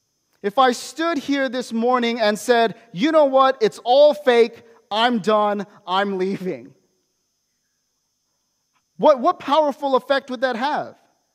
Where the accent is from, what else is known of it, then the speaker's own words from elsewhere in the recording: United States; I know I was born in the States, and so I grew up with the Western mentality, opposed to, you know, my Korean heritage and everything like that.